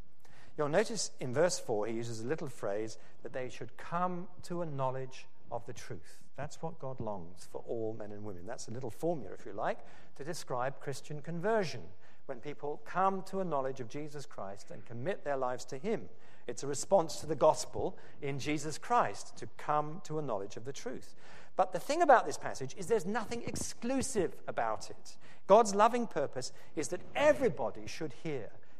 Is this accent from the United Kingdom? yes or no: yes; Oxford, South East England, United Kingdom; I come from Oxford